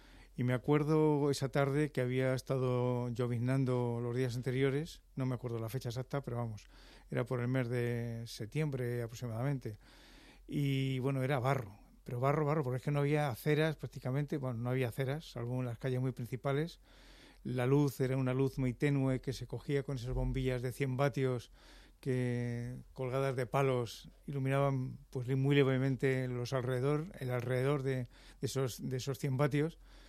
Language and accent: Spanish; Madrid, Community of Madrid, Spain; born there; Yo nací en Malasaña. Nací en la calle Marqués de Santana, entre Pez y Espíritu Santo.